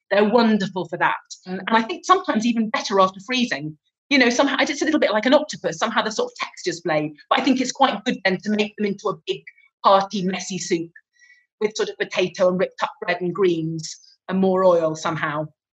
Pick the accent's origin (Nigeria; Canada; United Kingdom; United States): United Kingdom; England; Well, I mean, I'm English